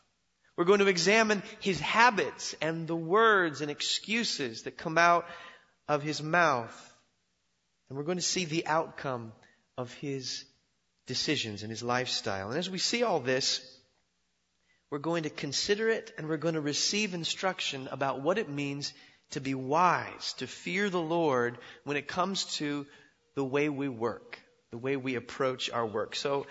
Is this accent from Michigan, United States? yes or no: no; Oregon, United States; I am originally from Oregon, and we have slugs in Oregon.